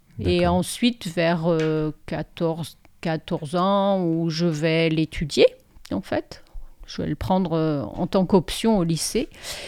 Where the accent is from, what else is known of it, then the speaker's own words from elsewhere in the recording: Brittany, France; puisque je suis née dans les Côtes d'Armor, plus du côté du Finistère, et que je suis née dans un milieu où les deux langues étaient présentes.